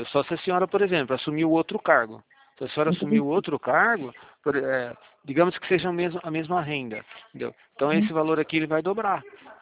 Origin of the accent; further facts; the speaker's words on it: Araras, São Paulo, Brazil; eu sou de Araras mesmo